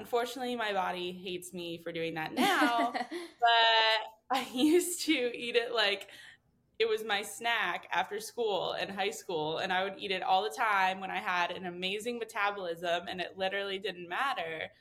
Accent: East Coast, United States; Yeah, that reminds me of, I'm from East Coast. So hydrangeas always remind me of that and Cape Cod and all of that stuff.

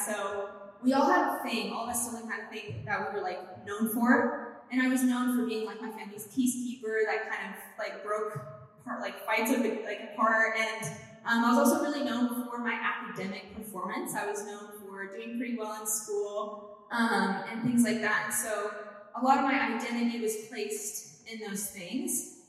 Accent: Yamhill, Oregon, United States; I'm actually from Oregon, that was me showing over there. I'm actually, 20 minutes from Newburgh. I'm from a super small town called Yamhill.

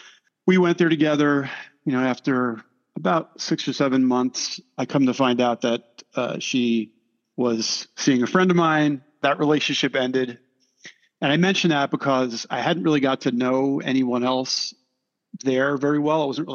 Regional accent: New York, United States; I grew up in New York, a very strict Catholic upbringing.

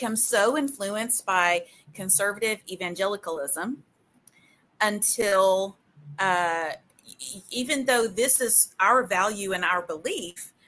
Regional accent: Nashville, Tennessee, United States; Do you know, I was raised in Nashville, Tennessee, which is Southern Baptist hub.

